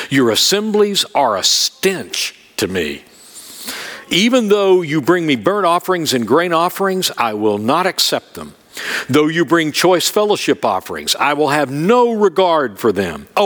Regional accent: Tennessee, United States; I did a wedding at a wedding venue in Sevier County. I'm from Sevier County

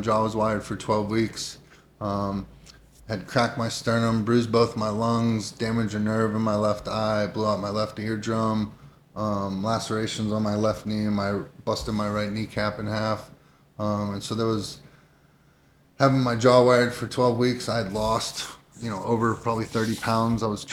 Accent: Youngstown, Ohio, United States; Youngstown, Ohio. My mother was a teacher. My stepfather was a steel worker, very blue collar growing up.

